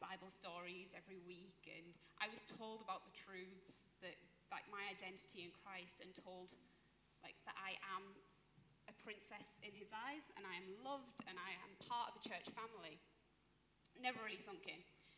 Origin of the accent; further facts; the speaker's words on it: Middlesbrough, North East England, United Kingdom; now in Hexham, United Kingdom; So when I started Daniel Challenge and I was uprooted from Middlesbrough and moved to Hexham, I started out the year of, oh my gosh, what am I doing here?